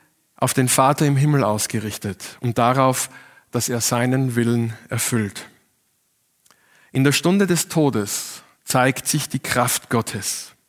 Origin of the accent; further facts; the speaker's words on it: Austria; ich komme aus Österreich und in Österreich ist Karfreitag kein Feiertag